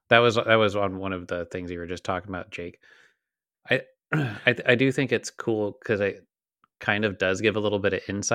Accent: Sandy, Utah, United States; yeah, it's like, oh, I'm from Sandy. Like, when did you grow up there?

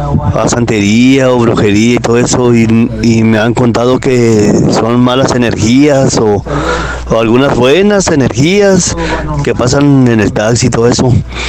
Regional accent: Nogales, Sonora, Mexico; aquí en el taxi acá, pues aquí soy de Nogales, Sonora, aquí en la frontera.

